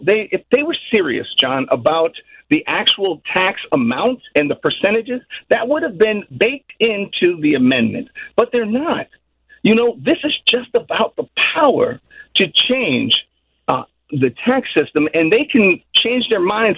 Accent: Chicago, Illinois, United States; also born or lived in Evanston, United States; You know, I grew up in Rogers Park and just outside of Chicago and Evanston.

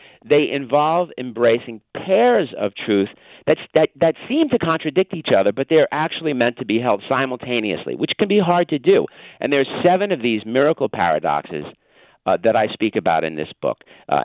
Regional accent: New York, United States; accent: New York; I'm a New Yorker. You know, you can tell, unfortunately, from my nasal New York accent, and I'm a skeptical New Yorker.

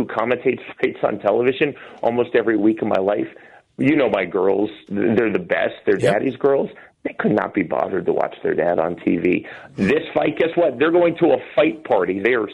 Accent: Shawnee, Kansas, United States; And I even put in, I'm from Shawnee, Kansas.

